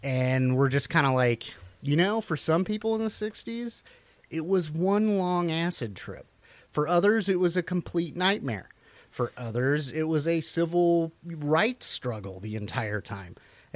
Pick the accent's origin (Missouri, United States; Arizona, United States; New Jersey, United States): Missouri, United States; growing up in Missouri, we were, if we were below the Mason-Dixon, you were Confederate. Above it, they were the Northerners. And so I grew up in Southwest Missouri.